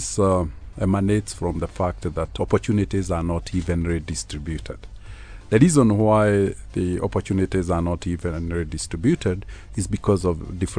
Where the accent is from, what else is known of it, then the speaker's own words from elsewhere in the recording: Kenya; I think this is a light that each of us as a Kenyan have, but it's a light that determines our destiny.